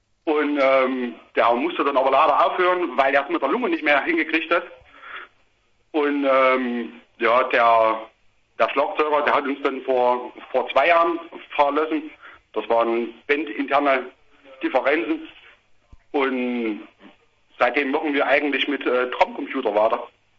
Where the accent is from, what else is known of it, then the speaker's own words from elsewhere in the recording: Gotha, Thuringia, Germany; Ja, aus der Nähe von Gotha.